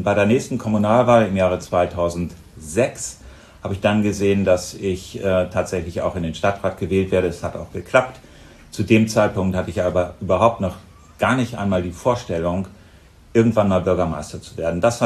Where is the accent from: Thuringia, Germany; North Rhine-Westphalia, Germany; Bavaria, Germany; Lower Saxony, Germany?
Lower Saxony, Germany; Buchholz; ich bin 57 Jahre alt, Bürgermeister der Stadt Buchholz. Ich komme aus Buchholz, bin hier zur Schule gegangen, habe hier mein Abi gemacht am Gymnasium am Kattenberg